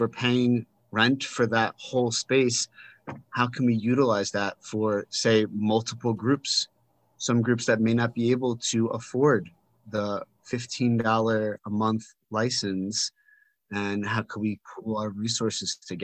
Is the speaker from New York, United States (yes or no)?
yes; New York, United States; I'm from New York.